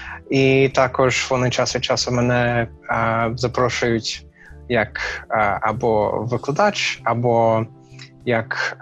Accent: Texas, United States; Ukrainian is a second language; Як ти сказав, я американець, американці набагато більш як політично активні, ніж, ну, ніж те, що я тут бачив, як пострадянський контекст. Та? Ще є техасець, що ми патріоти із патріотів

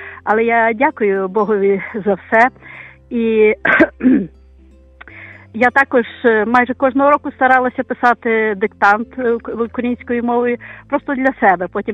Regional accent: Chernivtsi Oblast, Ukraine; accent: Bukovinian dialect; я теж родом з Буковини, і мені тато розповідав, і дідусь розповідав, що вони були під окупацією під Румунією. І тому у нас такий діалект, що багато є, напевно, румунських слів, і такий дуже цікавий.

